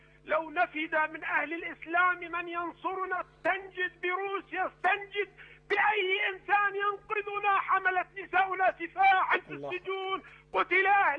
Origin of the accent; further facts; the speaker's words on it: Baghdad, Baghdad Governorate, Iraq; انا من بغداد.